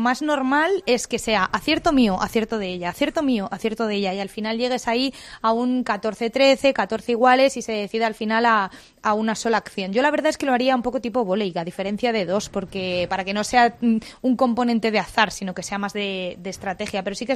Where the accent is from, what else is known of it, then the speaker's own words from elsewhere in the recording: Spain; soy española